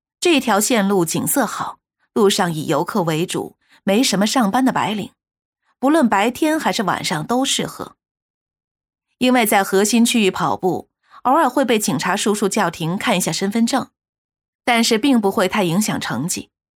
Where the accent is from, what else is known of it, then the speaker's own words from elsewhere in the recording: Beijing, China; 我小时候在北京的天桥长大